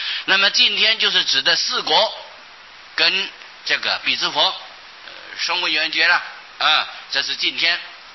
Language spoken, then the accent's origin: Chinese; China; 是我们中国人对于修仙成就长生不老的称呼啊